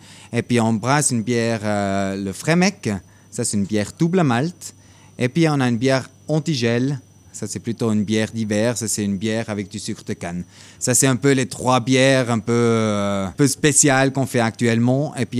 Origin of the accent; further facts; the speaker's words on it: Biel/Bienne, Bern, Switzerland; now in Crans-Montana, Switzerland; Alors moi, je viens de Bienne. Alors moi, je suis arrivé à Crans-Montana il y a 20 ans. Il y a ma maman qui vient de Montana